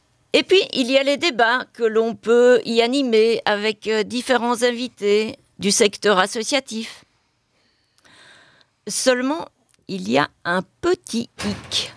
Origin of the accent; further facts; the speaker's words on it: Belgium; Et ce n'est pas le cas chez nous en Belgique, dans nos cinémas.